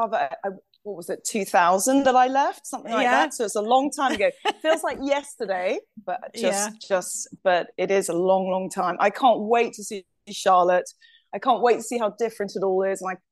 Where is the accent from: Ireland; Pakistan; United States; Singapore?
Singapore; So I'm actually British parents, but I was born in Singapore. We lived there for a number of years.